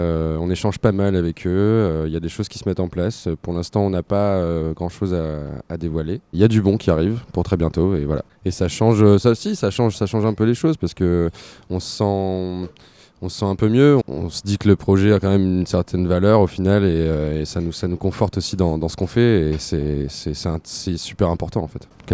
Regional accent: Amiens, Hauts-de-France, France; Non, mais on vient d'Amiens, donc on a forcément une grande attache à cette ville

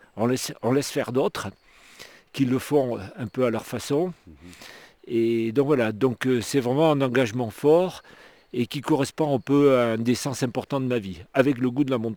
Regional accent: Bayonne, Nouvelle-Aquitaine, France; J'ai vécu mon enfance à Bayonne, donc dans le sud-ouest, proche de la mer

